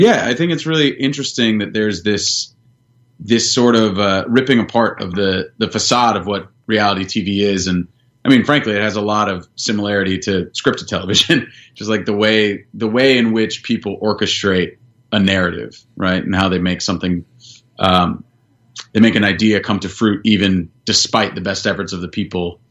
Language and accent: English; United States; I'm born and raised in America. But being a Latino guy, when someone says all-American, my own image doesn't jump to my mind.